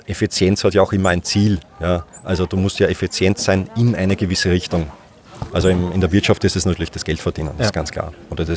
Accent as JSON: {"language": "German", "town": "Schwechat", "region": "Lower Austria", "country": "Austria", "tie": "born or raised there", "said": "In Schwechat."}